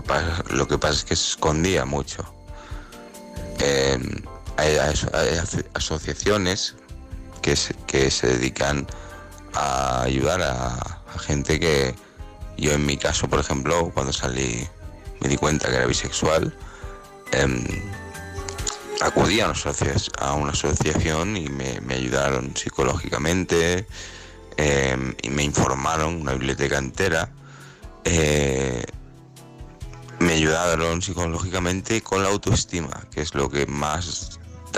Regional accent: Alicante, Valencian Community, Spain; de Alicante. Voy a comentar sobre el segundo tema.

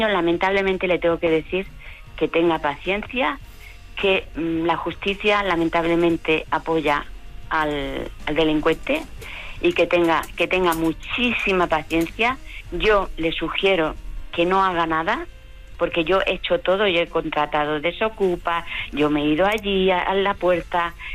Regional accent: Málaga, Andalusia, Spain; now in Barcelona, Spain; Soy de Málaga.

